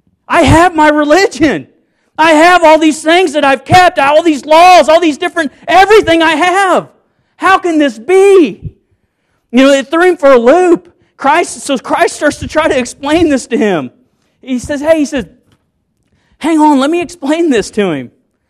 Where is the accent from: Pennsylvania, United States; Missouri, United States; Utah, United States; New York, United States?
Missouri, United States; I'm from Southeast Missouri.